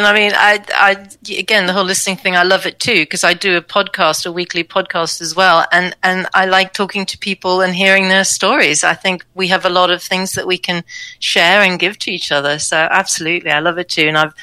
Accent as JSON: {"language": "English", "region": "Oslo", "country": "Norway", "moved": "yes", "said": "No, I mean, I'm from Norway, but my father's American. But I've lived here for a long, long time"}